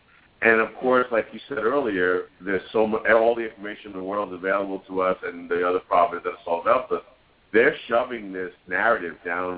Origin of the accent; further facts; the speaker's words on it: New York City, New York, United States; Now, I'm from New York City.